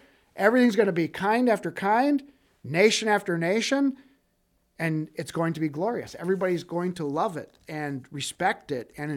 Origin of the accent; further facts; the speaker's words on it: Brooklyn Center, Minnesota, United States; I grew up close to the city of Minneapolis. I grew up in Brooklyn Center.